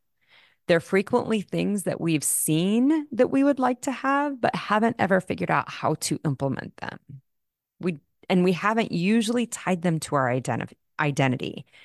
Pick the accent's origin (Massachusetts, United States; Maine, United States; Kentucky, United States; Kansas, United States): Kansas, United States; Wichita; I did this with my girlfriend a few years ago, invited her to Wichita to my hometown. We grew up here together